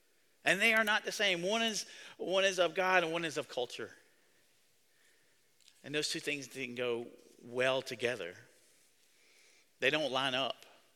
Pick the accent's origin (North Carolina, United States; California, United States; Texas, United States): North Carolina, United States; Climax; also born or lived in Savannah, United States / Atlanta, United States; I grew up in Climax, North Carolina. Now, when I lived in Savannah, Georgia, and then later on at school in Atlanta at Emory, people always ask you, where are you from?